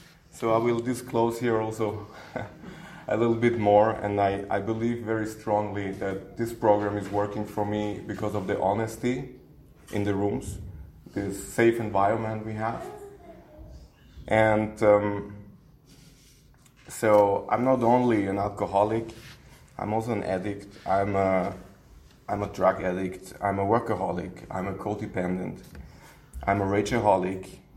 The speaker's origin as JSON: {"language": "English", "town": "Malaga", "region": "Andalusia", "country": "Spain", "tie": "born or raised there", "also_born_or_lived": "Vienna, Austria", "said": "I'm born in Austria, Vienna, but we moved to Spain. I grew up in Spain, in Malaga."}